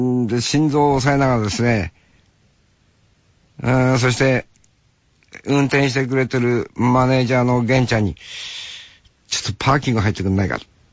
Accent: Hokkaido, Japan; 春のコンサート、地元北海道は旭川と帯広、ねえ、やらせていただきました

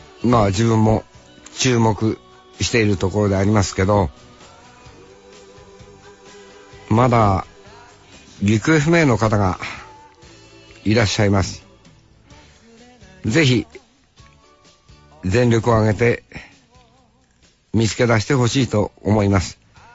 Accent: Hokkaido, Japan; 俺も、北海道で生まれて、北海道で生きている人間ですから

